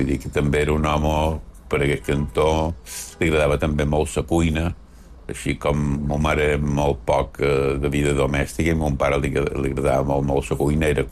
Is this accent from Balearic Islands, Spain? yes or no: yes; Manacor, Balearic Islands, Spain; jo vaig passar tota la meva, diguéssim, la meva infantesa i adolescència a Manacor